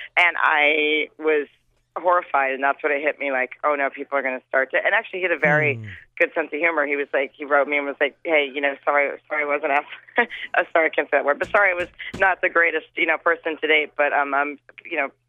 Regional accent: Farmington, Arkansas, United States; I grew up in Farmington, which is right outside of Fayetteville, and I went to college at the University of Arkansas, and so there's a lot of good stories about growing up in Arkansas

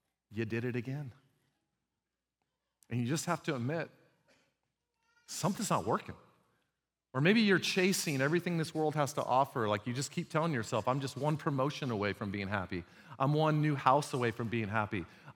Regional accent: United States; As Americans, we're like, I'm an American. We fix things around here.

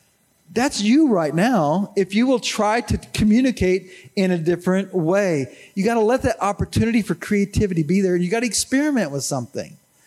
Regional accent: Arkansas, United States; Well, I was raised in Arkansas

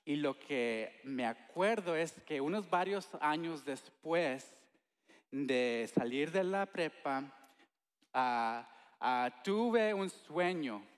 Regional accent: Texas, United States; also born or lived in Honduras; pues nací en Honduras, mis papás son de México, pero crecí aquí en Texas desde los 6 años.

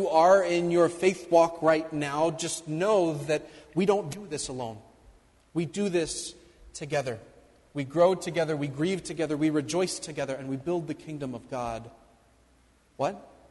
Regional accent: Midwest, United States; Remember I said I'm born and raised in the Midwest and I don't like what? Compliments.

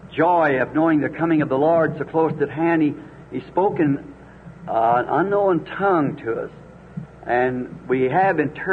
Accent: Ireland; being Irish, my people are Catholic.

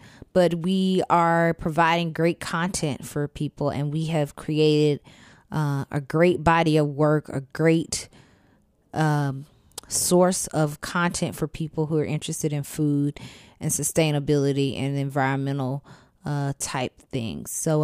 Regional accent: Georgia, United States; She's done Georgia, of course, you know, my home state.

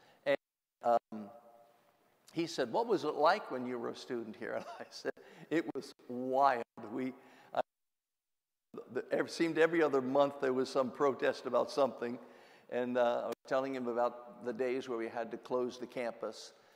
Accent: Columbus, Ohio, United States; you'd enter in Clintonville, and down there, just not 1 mile from the campus, Olentangy Village, and I grew up on

